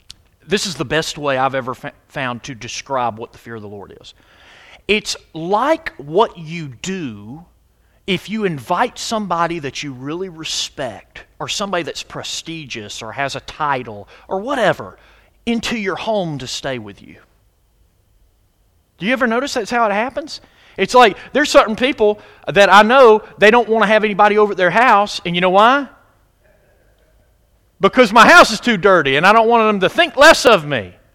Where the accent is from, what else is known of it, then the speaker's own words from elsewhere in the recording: Athens, Georgia, United States; I was born and raised in Athens, Georgia. And in Athens, you got the University of Georgia.